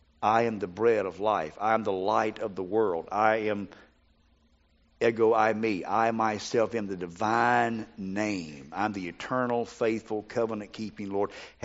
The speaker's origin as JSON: {"language": "English", "region": "the South", "country": "United States", "tie": "born there", "said": "deep-fried southern environment where everybody is a Christian because I was born in the South."}